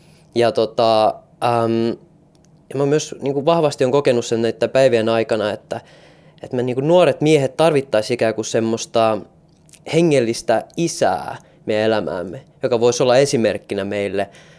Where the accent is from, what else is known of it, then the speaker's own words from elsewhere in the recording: Helsinki, Uusimaa, Finland; mä tuun Helsingistä ja on 23-vuotias opiskelija. Opiskelen Diakissa tällä hetkellä.